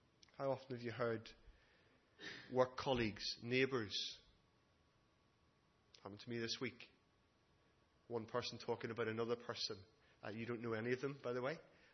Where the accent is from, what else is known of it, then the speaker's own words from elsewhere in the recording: Northern Ireland, United Kingdom; I remember as a teenager growing up in Northern Ireland